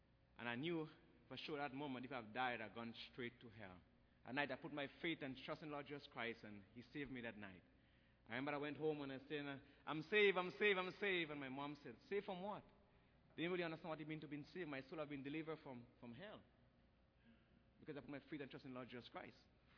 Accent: Grenada; I am from Grenada. That's in the West Indies, a very small island there.

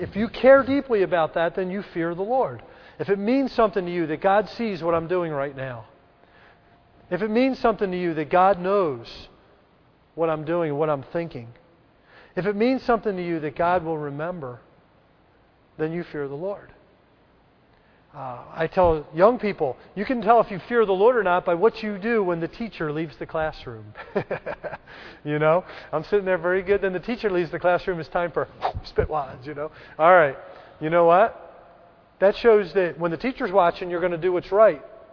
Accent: Philadelphia, Pennsylvania, United States; accent: Philadelphia; I've got that Philadelphia speak in me, so I sometimes don't say things just right.

